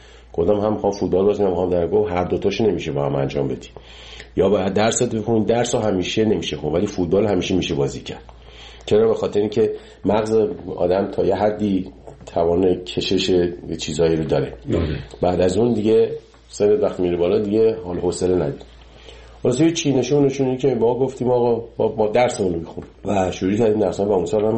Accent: Iran; moved away; 30 سال 30 خورده سال که از ایران من اومدم بیرون

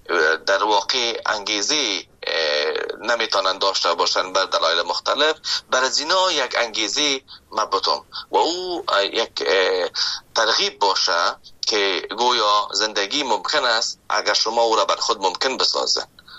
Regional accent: Afghanistan; now in Canada; ما به عنوان یک محصل وقتی که آمدم از افغانستان، شما فکر کنید که من از افغانستان به کانادا آمدم که ده ها یا هزارها کیلومتر فاصله است

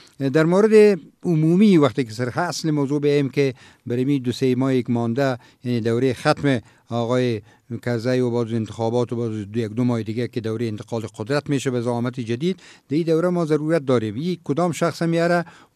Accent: Afghanistan; کل ما افغان هستیم،

